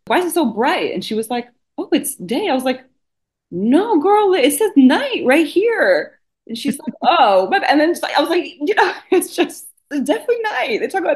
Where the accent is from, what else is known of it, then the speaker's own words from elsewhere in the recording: New Jersey, United States; I grew up in North Jersey and the Newark, Carnegie Harrison area, the end of the PATH train.